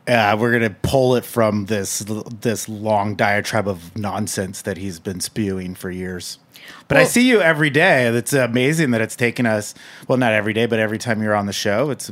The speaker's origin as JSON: {"language": "English", "town": "Napa", "region": "California", "country": "United States", "tie": "born or raised there", "said": "So I've lived in New York for almost 18 years, maybe longer than that. I'm from Napa. I grew up in wine country."}